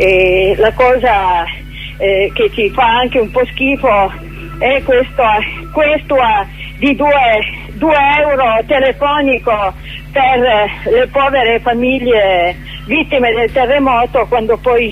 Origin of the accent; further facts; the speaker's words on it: Bussoleno, Piedmont, Italy; In questo momento io dovrei essere al mio paese a Bussoleno